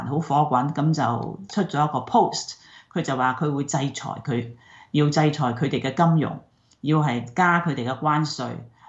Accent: Hong Kong

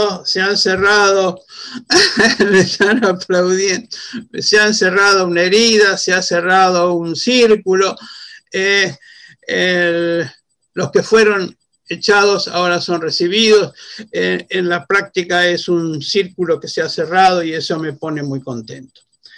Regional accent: Argentina; como argentino, como sudamericano, como judío, como sefardí y ahora como español

